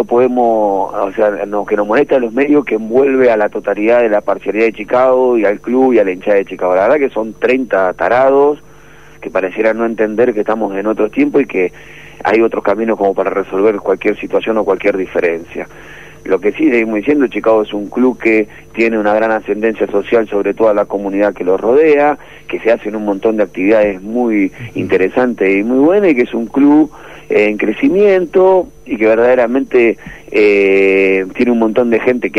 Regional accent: Buenos Aires, Argentina; todos los que nacimos y nos criamos acá en Matadero

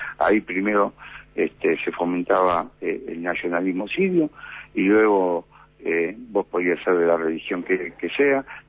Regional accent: Argentina; En mi país, en Argentina, nosotros argentinos estamos sufriendo esto

